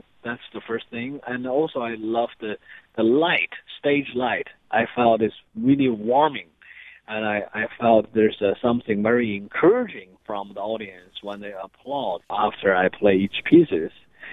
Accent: Shenyang, Liaoning, China; I actually played in front of 800 audiences in my hometown, Shenyang, China.

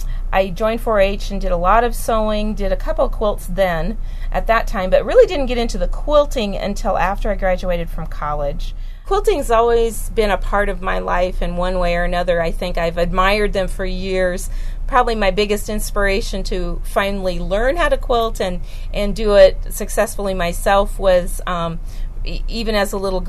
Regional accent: Storm Lake, Iowa, United States; I'm from Storm Lake, Iowa.

